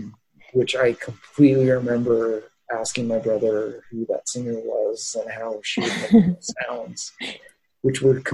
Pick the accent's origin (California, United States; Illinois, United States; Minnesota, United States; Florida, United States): California, United States; Fountain Valley; So where I grew up in Orange County for a lot of those years. I went to Fountain Valley High School right next to Huntington Beach.